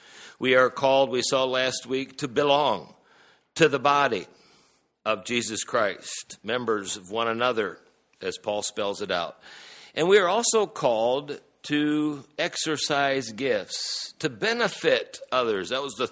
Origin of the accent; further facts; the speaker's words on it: United States; accent: American; They could kind of spot me as an American by my accent